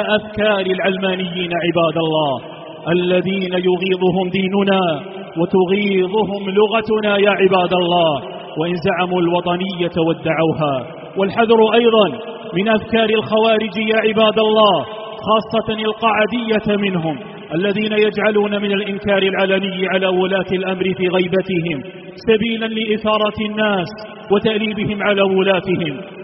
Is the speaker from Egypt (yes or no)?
no; Algeria; في بلادنا الجزائر التي استقلت عن المستدمر الفرنسي